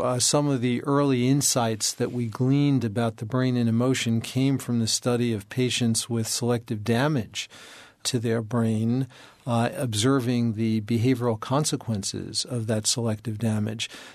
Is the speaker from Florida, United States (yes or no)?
no; Brooklyn, New York, United States; a hospital not far from where I grew up in Brooklyn, New York.